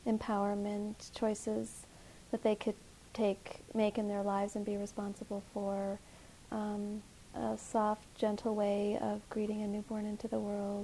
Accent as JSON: {"language": "English", "town": "Chicago", "region": "Illinois", "country": "United States", "tie": "born there", "said": "I was born in Chicago, Illinois."}